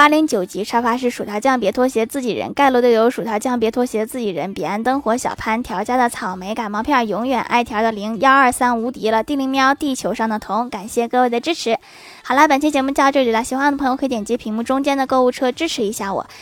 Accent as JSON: {"language": "Chinese", "region": "Northeast China", "country": "China", "said": "作为东北人，我只吃甜粽。"}